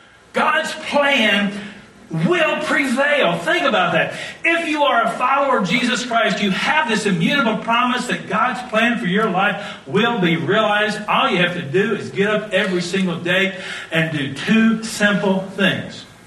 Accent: Wisconsin, United States; I'm a boy from Barron County. Yeah, I'm about as common as they come.

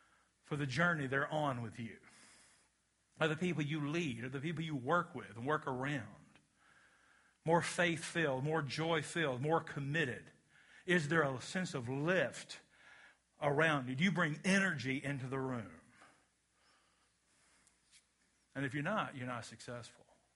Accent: Kentucky, United States; My dad was raised in the era where, we're from Kentucky, where they used mules to plow.

